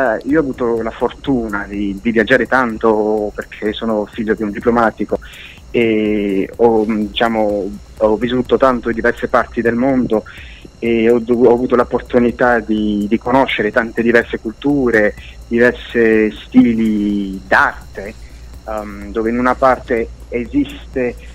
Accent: Mexico; Perché io vengo dal Messico, io sono messicano

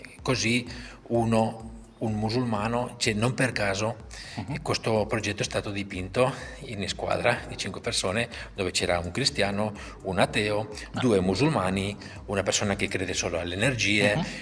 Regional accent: Barcelona, Catalonia, Spain; Italian is a second language; also born or lived in Paris / New York; now in Reggio Emilia, Italy; sono nato in Spagna, cresciuto a Barcellona, poi ho vissuto anche a Parigi, ho 5 anni a New York e da 8 anni che abito a Reggio Emilia, e proprio in questo momento mi sto trasferendo a Firenze.

